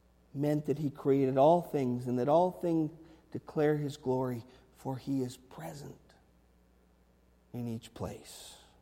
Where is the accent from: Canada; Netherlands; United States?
Canada; Winnipeg, Manitoba; I grew up in Winnipeg. Winnipeg's a little different.